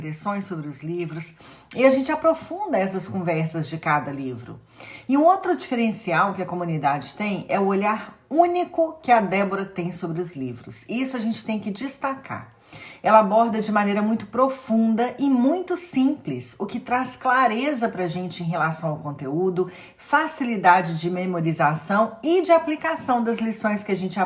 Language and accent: Portuguese; Belo Horizonte, Minas Gerais, Brazil; now in Italy; eu tenho 50 anos, sou mineira de BH, mas moro na Itália